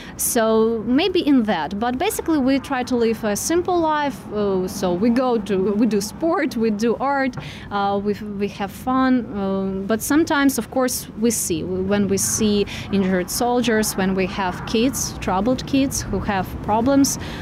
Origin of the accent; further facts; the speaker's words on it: Donetsk, Donetsk Oblast, Ukraine; English is a second language; also born or lived in Mariupol; now in Uzhhorod, Ukraine; Now we are in Uzhgorod, Ukraine. But basically, I come from Mariupol, but not really Mariupol. I'm internally displaced person for the second time. In 2014, I came from Donetsk. I go to Mariupol, and from there, I went here in Uzhgorod, and now I'm here.